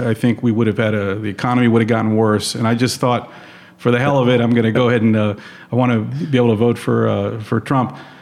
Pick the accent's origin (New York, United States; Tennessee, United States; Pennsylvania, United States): Tennessee, United States; I'm from East Tennessee. I grew up in East Tennessee, a small town, church on every corner. I'm Jewish, you know, a small Jewish community there.